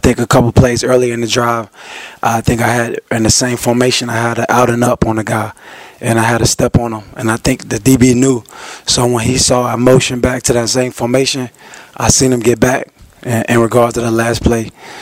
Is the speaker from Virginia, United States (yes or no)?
no; Miami, Florida, United States; Well, I'm from Miami, Florida. I'm a kid who walked on to Central Michigan.